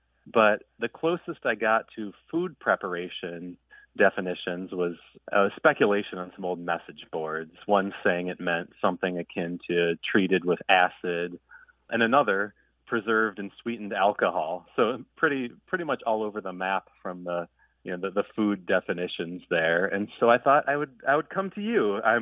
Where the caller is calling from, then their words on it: Kalamazoo, Michigan, United States; I'm calling from Kalamazoo, Michigan.